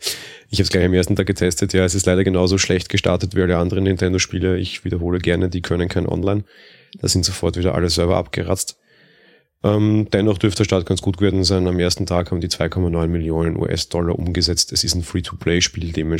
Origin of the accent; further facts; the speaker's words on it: Austria; So kleine lokale Händler haben es zumindest bei uns in Österreich eh immer wieder mal.